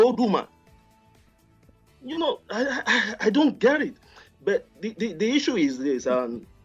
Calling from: New Jersey, United States; I'm calling from New Jersey.

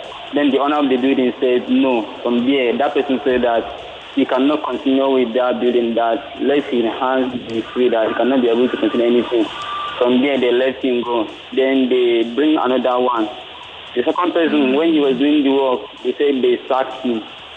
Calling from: Lekki, Lagos, Nigeria; I'm calling you from Lekki.

